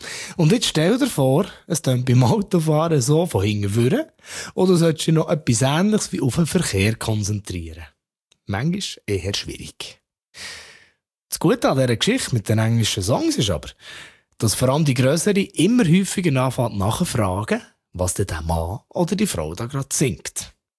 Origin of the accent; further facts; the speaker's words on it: Bern, Switzerland; wo mir als Berner fast die Nägel hinterher krümmt.